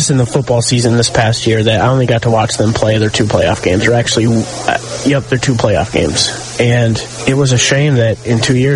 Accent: Michigan, United States; Yeah, I'm from Michigan.

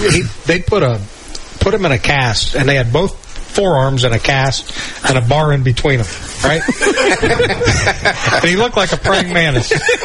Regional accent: Fort Recovery, Ohio, United States; and I'm from Fort Recovery, yeah.

